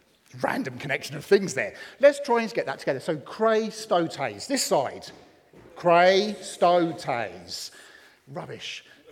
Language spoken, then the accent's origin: English; England, United Kingdom; I'm English, I have to.